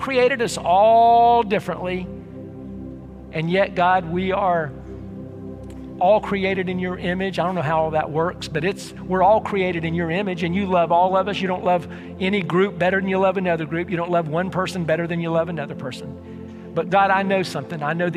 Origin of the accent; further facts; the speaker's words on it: United States; I'm a white boy from Polk County and I grew up in Polk County as a white kid.